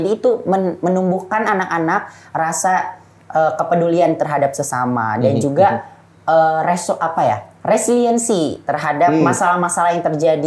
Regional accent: West Java, Indonesia; Dari Kabupaten Bogor.

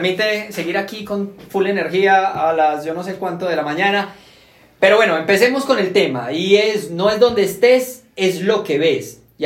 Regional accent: Cúcuta, Norte de Santander, Colombia; yo soy de Cúcuta, yo te lo decía, marica, yo soy de Cúcuta

